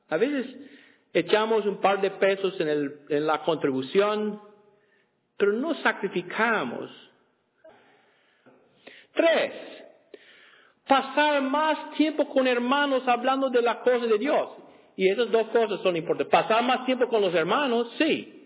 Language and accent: Spanish; United States; Spanish is a second language; yo soy gringo, me gusta mi pasaporte azul